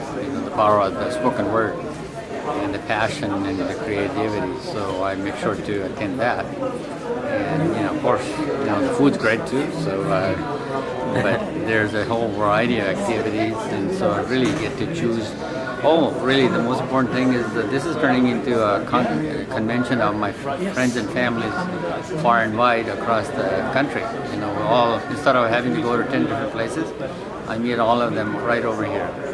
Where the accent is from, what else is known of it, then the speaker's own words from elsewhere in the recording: Salt Lake City, Utah, United States; from Salt Lake City, Utah.